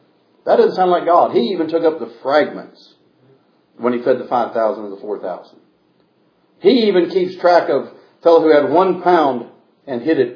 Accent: Missouri, United States; born there; I was born in Missouri, and my mother said, that's the right place for you to be born, the show me state.

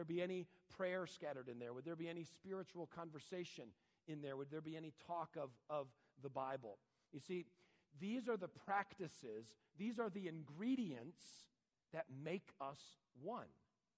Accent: Connecticut, United States; born there; I was born in Connecticut.

